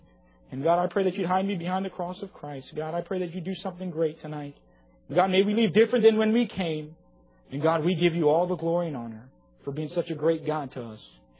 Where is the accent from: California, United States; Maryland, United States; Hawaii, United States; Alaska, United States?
Hawaii, United States; I had the privilege of growing up in Hawaii for about 19 years of my life